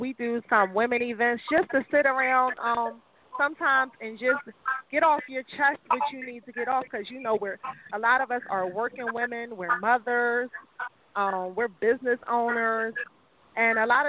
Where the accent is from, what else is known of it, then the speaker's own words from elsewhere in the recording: Philadelphia, Pennsylvania, United States; Well, again … from Philly